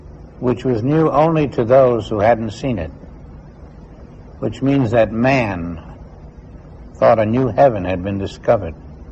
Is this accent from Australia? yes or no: no; Kauai, Hawaii, United States; And then in my hometown, in Kauai, the same thing.